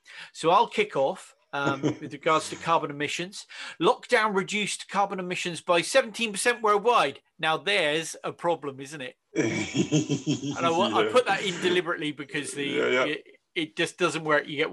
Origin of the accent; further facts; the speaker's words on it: United Kingdom; And we're British. We always like having that stiff upper lip.